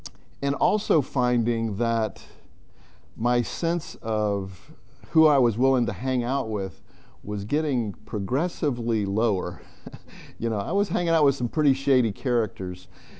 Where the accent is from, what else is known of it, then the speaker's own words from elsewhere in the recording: Ohio, United States; I lived in Ohio. We grew up in Ohio.